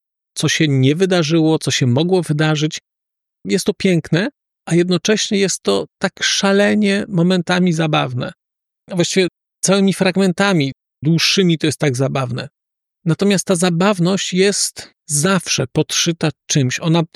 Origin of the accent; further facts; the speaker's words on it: Nowy Sącz, Lesser Poland, Poland; Pochodzę z Nowego Sącza, więc te Czechy są ode mnie, nie wiem, sto kilkadziesiąt kilometrów